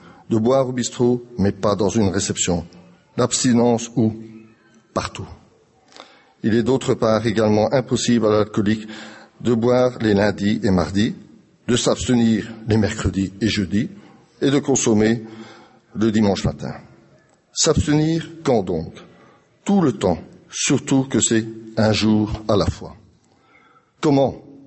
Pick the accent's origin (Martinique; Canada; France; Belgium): Belgium; et je viens de Belgique. Connaissant mon accent, qui a été trahi encore une fois